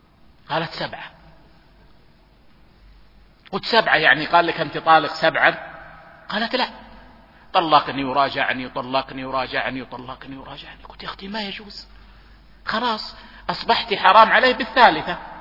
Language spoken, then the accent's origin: Arabic; Saudi Arabia; بلادنا المملكة العربية السعودية،